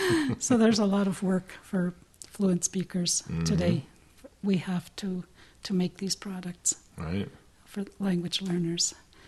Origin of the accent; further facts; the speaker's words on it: Lac Seul, Ontario, Canada; now in Winnipeg, Canada; I am from a place called Lac Seul, Ontario, in Canada. I live in Winnipeg, even though I'm from Lac Seul, Ontario. I've lived in Winnipeg for almost 30 years now.